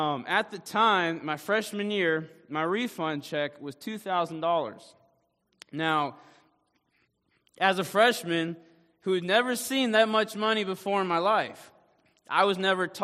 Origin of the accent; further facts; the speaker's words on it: New York, United States; So, I'm from Harlem, New York. And growing up in that part of Manhattan, my family, they didn't have a lot of money.